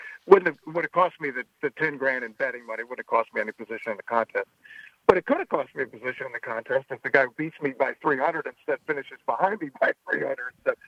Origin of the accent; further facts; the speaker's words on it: Maryland, United States; It's what I learned when I grew up in Maryland playing exactas at Pimlico.